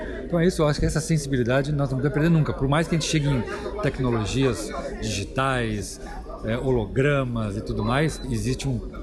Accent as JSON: {"language": "Portuguese", "region": "Rio Grande do Sul", "country": "Brazil", "said": "gaúcho, eu sou gaúcho"}